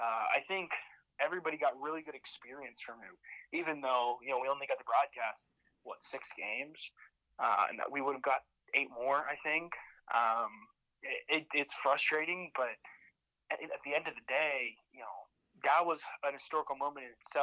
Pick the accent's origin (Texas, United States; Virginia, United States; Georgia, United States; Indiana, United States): Virginia, United States; Hampton; Well, so it's my hometown team. The stadium is 15 minutes away from my house in Yorktown, Virginia. It's based out in Hampton. And I grew up actually going to games there.